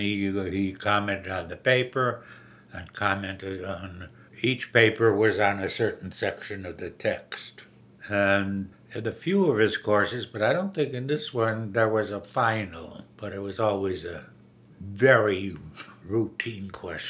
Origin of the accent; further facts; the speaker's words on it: Cleveland, Ohio, United States; I knew where I was raised in Cleveland, especially young Jewish intellectuals.